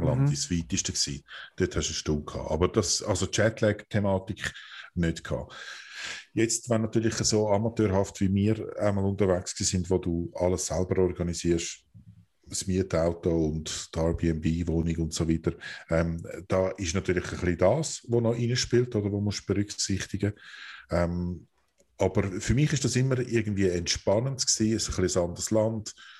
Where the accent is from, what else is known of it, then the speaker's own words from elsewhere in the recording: Switzerland; da kommen wir natürlich aus der Schweiz